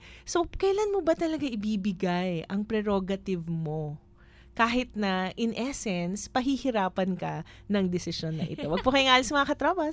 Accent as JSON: {"language": "Tagalog", "town": "Las Piñas", "region": "Metro Manila", "country": "Philippines", "said": "Kasi taga Las Piñas ako, so kailangan kong bumiyahe."}